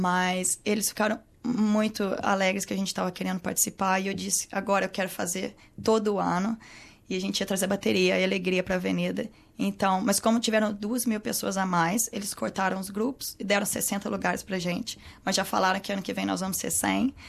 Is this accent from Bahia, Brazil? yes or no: no; Caxambu, Minas Gerais, Brazil; Eu sou de Caxambu, sul de Minas Gerais. … todo mundo acha que é meu sobrenome, mas essa é minha cidade.